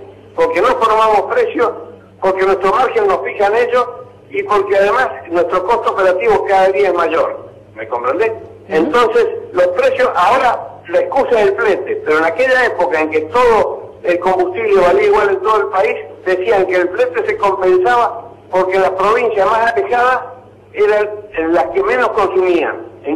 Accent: Argentina; tenemos que apoyarlo como argentinos

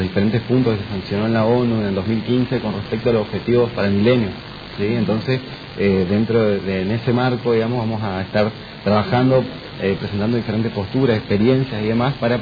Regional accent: Garupá, Misiones, Argentina; Yo soy de Garupá.

